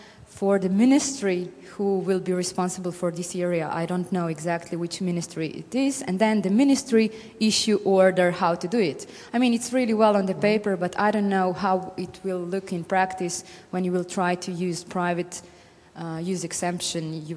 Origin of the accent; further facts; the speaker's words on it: Slovenia; English is a second language; I come from Slovenia